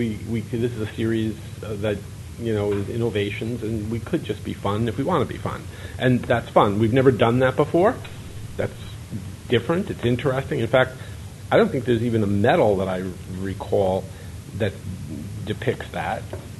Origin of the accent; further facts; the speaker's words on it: New Jersey, United States; And since I'm from New Jersey, I'm protecting New Jersey.